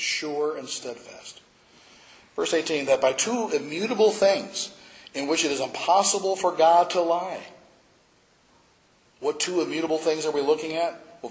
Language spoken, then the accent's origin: English; Michigan, United States; Michigan. We're familiar with boats. We've got plenty of water all around us. I remember as a kid growing up on Lake St. Clair